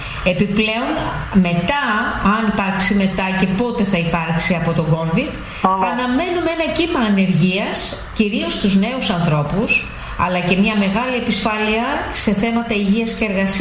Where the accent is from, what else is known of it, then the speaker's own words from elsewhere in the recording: North Aegean, Greece; Εγώ κατάγομαι από τη Λέσβο, που είναι ένα νησί εθνής για το προσφυγικό.